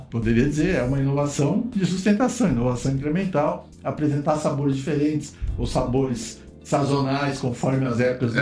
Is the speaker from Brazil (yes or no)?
yes; São Paulo, Brazil; now in Porto Alegre, Brazil; Eu também, eu sou paulista, né? Eu sempre peço aqui em Porto Alegre pizza de calabresa sem mussarela